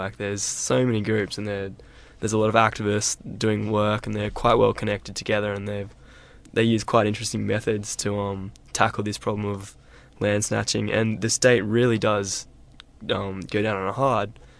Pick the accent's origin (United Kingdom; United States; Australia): Australia; me as an Australian, a kind of young 23-year-old Australian